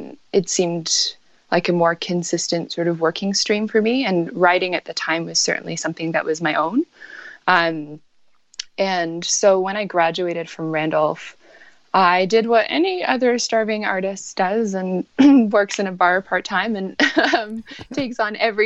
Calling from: Kelowna, British Columbia, Canada; So right now I'm based in Kelowna, British Columbia, okay. Which is just a few hours from Vancouver.

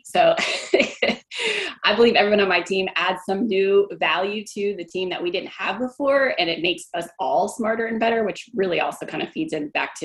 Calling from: Waxhaw, North Carolina, United States; I am coming at you from Waxhaw, North Carolina, which is just 30 minutes south of Charlotte.

